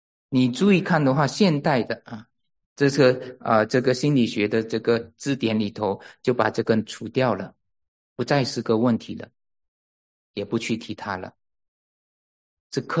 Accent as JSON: {"language": "Chinese", "country": "China", "said": "大家都比较像我们中国人一样啊，都是有用字里行间来表达一个意思啊"}